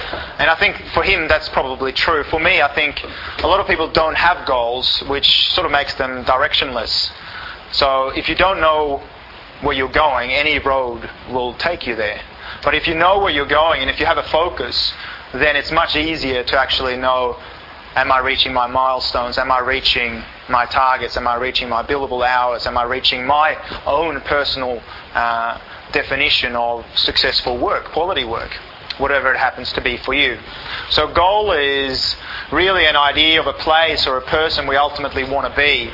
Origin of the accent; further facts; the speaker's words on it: Sweden; and I grew up in Sweden, as I told you before.